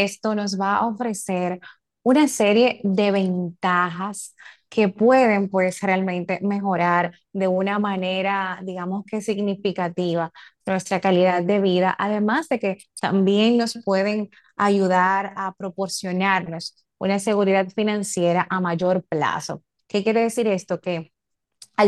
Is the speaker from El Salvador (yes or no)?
no; Dominican Republic; nos va a permitir, como dominicano, dormir mejor